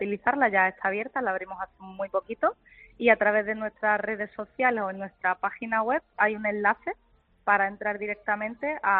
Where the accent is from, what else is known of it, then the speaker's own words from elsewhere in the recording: Andalusia, Spain; empecé compartiendo un poco como malagueña, ¿no?, qué se puede hacer en la provincia que se salga de lo típico